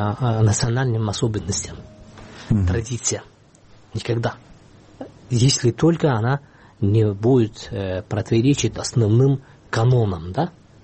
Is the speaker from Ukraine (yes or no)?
no; Kyrgyzstan; Я кыргыз, ага. Поэтому я должен, я обязан даже носить колпак. И я ношу здесь, в Кыргызстане